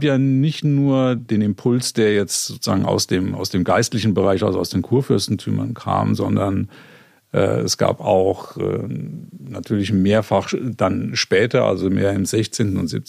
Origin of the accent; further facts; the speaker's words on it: Oberwesel, Rhineland-Palatinate, Germany; born there; ich bin ja in Oberwesel am Rhein geboren